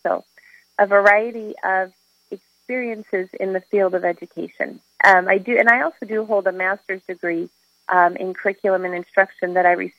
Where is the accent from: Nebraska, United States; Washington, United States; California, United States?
Nebraska, United States; North Platte; I was born and raised in North Platte, and my husband and I have chosen to raise our family there, too.